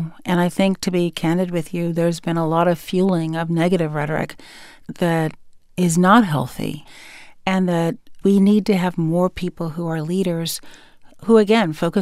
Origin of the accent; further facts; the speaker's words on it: Chicago, Illinois, United States; also born or lived in Shiraz, Iran; where are you from? I said, Chicago. Where were you born? I was born in Shiraz